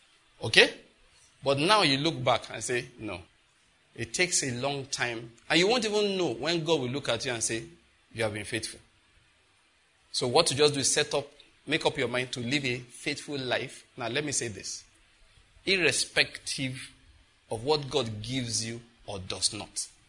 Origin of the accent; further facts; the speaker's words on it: Ondo, Nigeria; now in Enugu, Nigeria; I say, well, naturally, I'm from Ondo State.